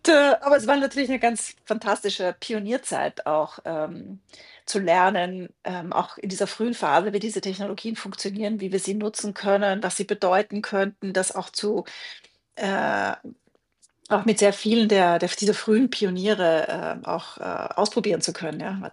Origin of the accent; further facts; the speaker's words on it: Austria; wie wir bei uns in Österreich sagen